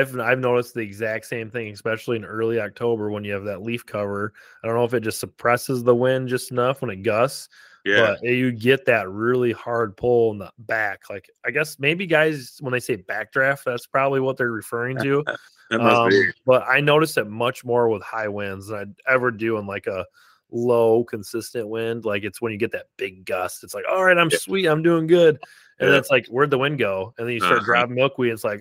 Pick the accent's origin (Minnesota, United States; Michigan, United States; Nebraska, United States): Michigan, United States; but like my home state of Michigan, like, I like having two buck tags.